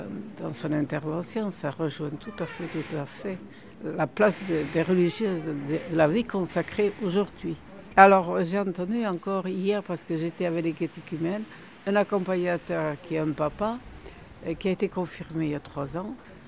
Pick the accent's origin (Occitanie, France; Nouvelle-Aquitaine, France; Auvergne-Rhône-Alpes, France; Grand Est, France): Nouvelle-Aquitaine, France; moi j'arrive, je suis du Pays Basque, d'accord, mais je reviens 50 ans après